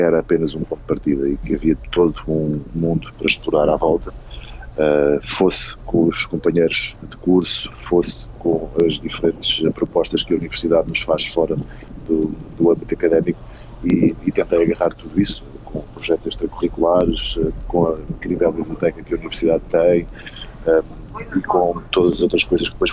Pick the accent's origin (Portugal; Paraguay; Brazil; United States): Portugal; Ribatejo; não queria estudar em Lisboa, porque não sou de Lisboa, sou de uma pequena aldeia do Ribatejo